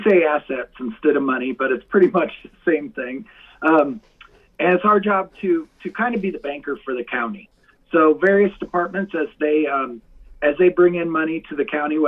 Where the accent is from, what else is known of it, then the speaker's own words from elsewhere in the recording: Colo, Iowa, United States; I was lucky enough to come back up to that family farm that I grew up on in Colo